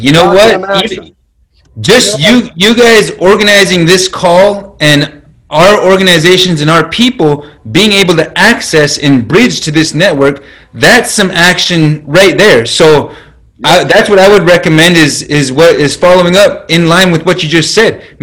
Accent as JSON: {"language": "English", "region": "North Dakota", "country": "United States", "tie": "born or raised there", "said": "But for Native people, where I grew up on the Standing Rock Nation, we didn't even have street names."}